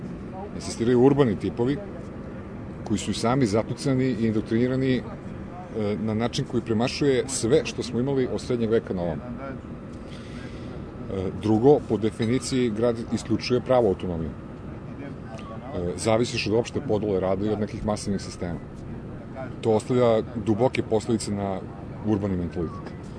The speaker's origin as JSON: {"language": "Serbian", "town": "Zemun", "region": "Belgrade", "country": "Serbia", "said": "Ja sam recimo došao iz Zemuna koji je možda još i stariji od Beograda."}